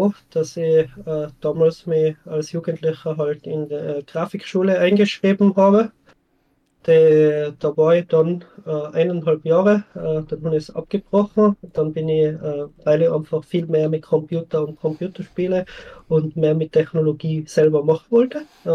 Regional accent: Schwaz, Tyrol, Austria; ich bin in Tirol aufgewachsen, in Schwarz. In Schwarz ist ist hauptsächlich dadurch bekannt, dass es die größte mittelalterliche Silbermine war, bis zur Entdeckung von Amerika.

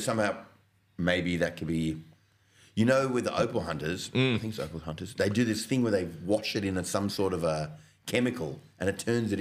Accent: Johannesburg, Gauteng, South Africa; When I grew up in Johannesburg, gold mining town.

